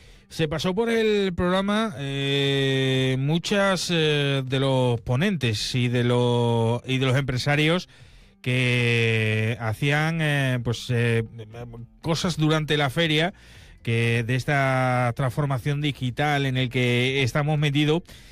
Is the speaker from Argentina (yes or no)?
no; Villar del Rey, Extremadura, Spain; Que en mi pueblo, en Villar del Rey, hay dos eventos.